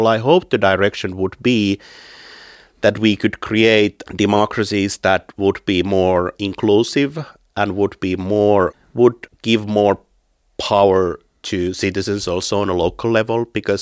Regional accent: Finland; I mean, I'm from Finland. We are one of the most militarized countries in Europe.

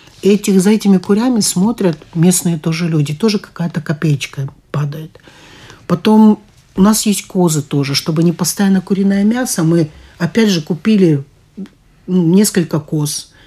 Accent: United States; Я вообще выросла в Америке. 30 лет прожила в Америке

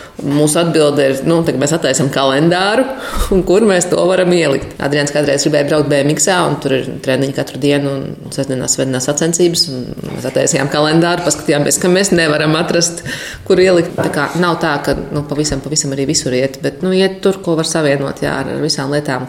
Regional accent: Ozolnieki, Zemgale, Latvia; now in Jelgava, Latvia; Es esmu pārliecināta jelgavniece, bet es neesmu tik sen jelgavniece kā Jānis. Es līdz pilngadībai dzīvoju Ozolniekos, ka mani vecāki ir no dažādām Latvijas pusēm

